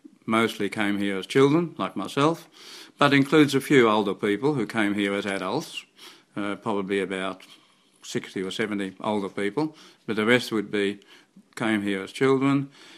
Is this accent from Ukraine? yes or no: no; Netherlands; accent: Dutch; my research has carried me back to being Dutch, even to going getting my Dutch accent back again, which I had lost totally before. And I'm sure I'm showing traces of it, I think.